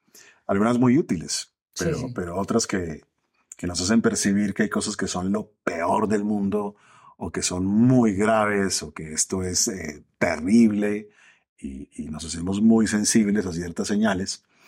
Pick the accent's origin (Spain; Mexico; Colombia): Colombia; como decimos en Colombia